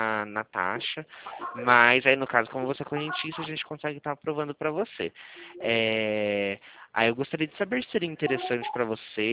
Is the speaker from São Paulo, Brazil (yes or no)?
yes; Limeira, São Paulo, Brazil; como eu sou daqui de Limeira